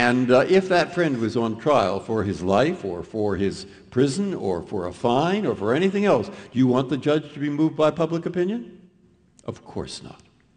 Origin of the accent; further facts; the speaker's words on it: San Francisco, California, United States; because I grew up in San Francisco and knew about the public schools